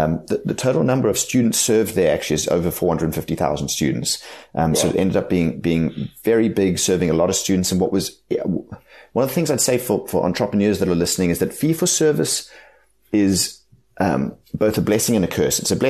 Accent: South Africa; I've had the absolute privilege of growing up in South Africa for all the good and bad that is in this country, for all the highs and lows.

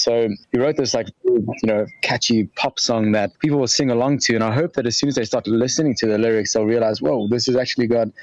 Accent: South Africa; we as South African population are coming out of lockdown in the world

